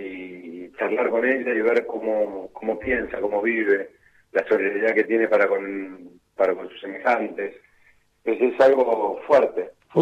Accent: Argentina; Somos todos argentinos

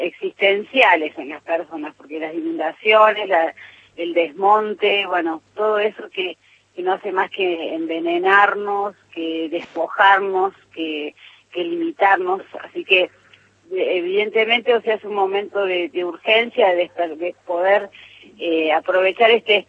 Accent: Cosquín, Córdoba, Argentina; yo soy acá de Cosquín

